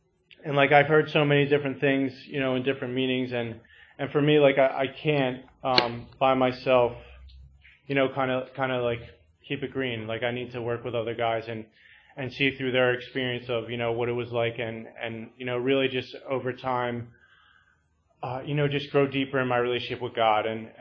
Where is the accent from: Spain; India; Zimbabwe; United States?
United States; Wallingford, Pennsylvania; And so I grew up in Wallingford, Pennsylvania, which is right by Media. I always say I'm from Media because no one ever heard of Wallingford.